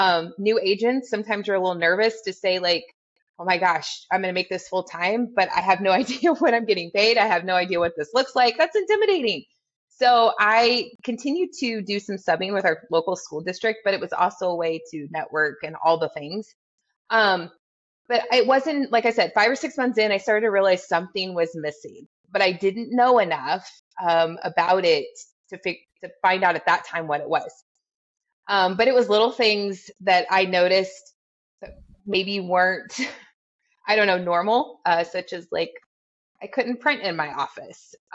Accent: Junction City, Kansas, United States; I'm from Junction City, Kansas.

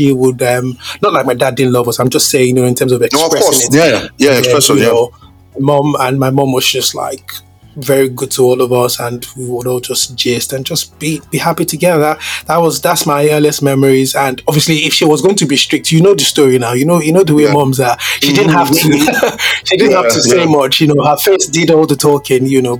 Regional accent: Nigeria; So obviously, you know, I grew up in Nigeria, like, you know, mm-hmm. all of us did, yeah.

